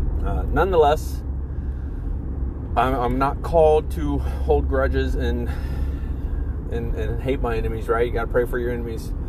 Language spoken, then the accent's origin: English; Scotland, United Kingdom; But I'm Scottish, so we'll call them Scottish twins.